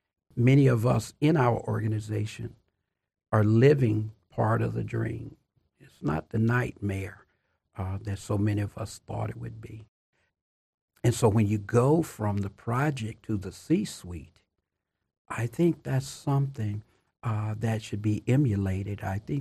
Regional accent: Chattanooga, Tennessee, United States; It was a segregated world. I went to public school. I never went to an integrated public school.

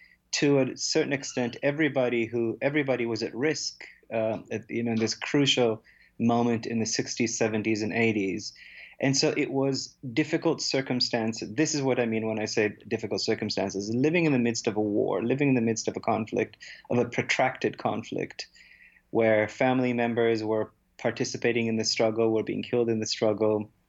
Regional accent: Saskatchewan, Canada; having spent a significant part of my life growing up in Saskatchewan. So the landscape, the culture is something that is familiar to me.

